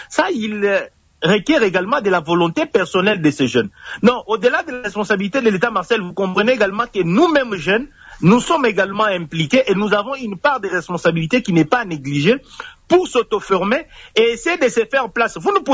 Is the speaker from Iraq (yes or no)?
no; Tshilenge, Kasaï-Oriental, DR Congo; À combien plus forte raison les jeunes qui sont chez moi à Tshilenge